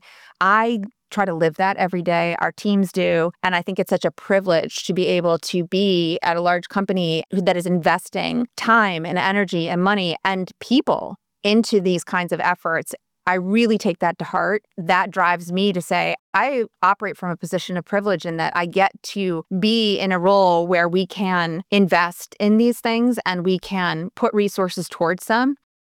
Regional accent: New England, United States; One is I've always loved oceans, and I grew up in New England around the beach, and I just love the natural environment.

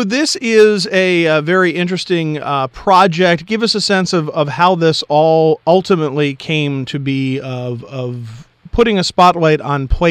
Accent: Philadelphia, Pennsylvania, United States; I grew up outside of Philadelphia, and we were constantly going to all of these places around us

